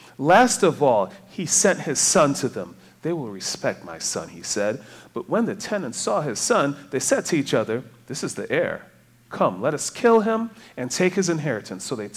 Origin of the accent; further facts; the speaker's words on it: Trinidad & Tobago; moved away; also born or lived in Detroit; Growing up in Trinidad and then moving to Detroit, I had a lot of stereotypes